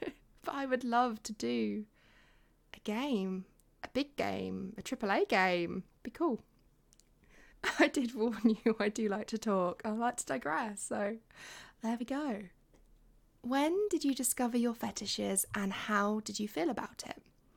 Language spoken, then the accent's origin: English; England, United Kingdom; I think I sound really English, but I've had people think I'm from Australia before.